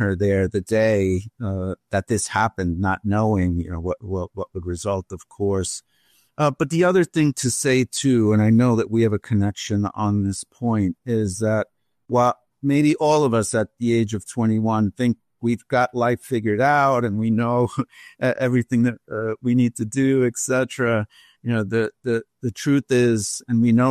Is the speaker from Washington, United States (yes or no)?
no; New York City, New York, United States; So even though I grew up in New York City, that was certainly part of my upbringing.